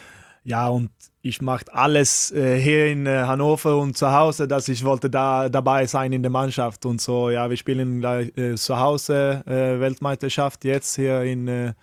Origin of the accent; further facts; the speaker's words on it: Sweden; German is a second language; ich bin auch Schwede